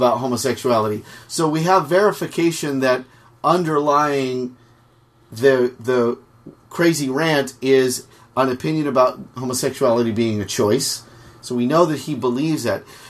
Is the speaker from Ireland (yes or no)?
yes; Ireland; because I'm an Irish guy